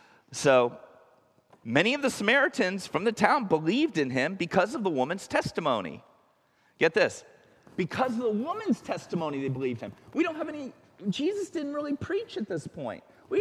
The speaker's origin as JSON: {"language": "English", "country": "United States", "tie": "born or raised there", "said": "I just know the American church because I was born in America and raised in America."}